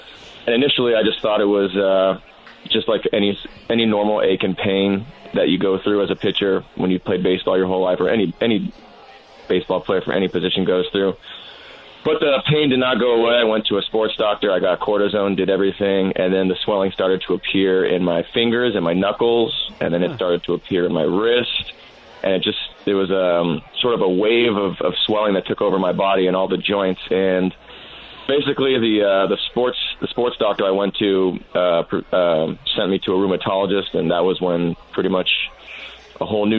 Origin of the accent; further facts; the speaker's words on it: San Francisco, California, United States; That's right. I'm born and raised. I grew up in the Sunset District. Went to Lowell High School.